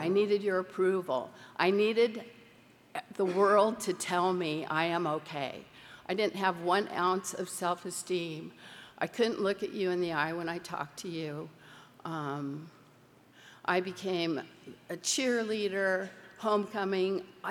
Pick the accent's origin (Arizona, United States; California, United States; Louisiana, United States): California, United States; And I grew up in Orange County in the 70s.